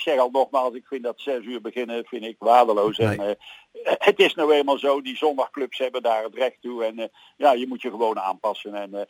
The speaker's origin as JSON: {"language": "Dutch", "town": "Halsteren", "region": "North Brabant", "country": "Netherlands", "said": "Dan kan ik weer in mijn eigen dialect praten daar in Halsteren."}